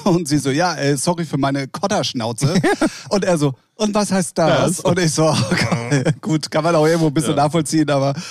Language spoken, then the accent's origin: German; Hamburg, Germany; als Hamburger nimmt man das mit.